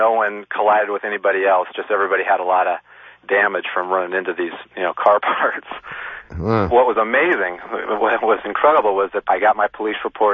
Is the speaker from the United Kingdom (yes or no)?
no; Los Angeles, California, United States; I'm from Los Angeles.